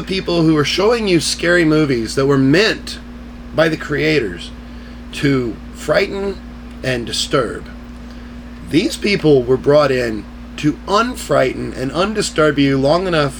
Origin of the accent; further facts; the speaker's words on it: Houston, Texas, United States; But I don't know many of these because I grew up in Houston.